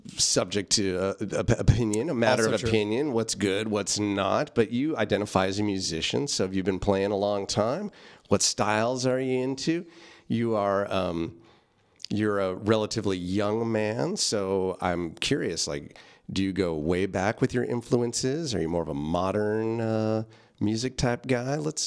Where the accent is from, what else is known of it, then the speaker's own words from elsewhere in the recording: Vallejo, California, United States; So two Vallejoans right here.